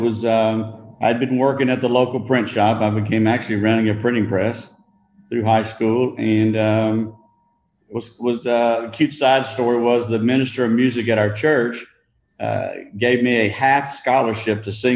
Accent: Deep South, United States; And growing up in the Deep South, went through the segregation period of time

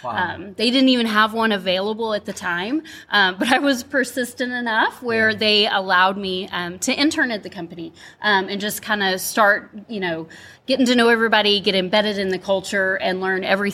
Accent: Stephenville, Texas, United States; I grew up in Stephenville and was able to do that and just met lots of friends over those years

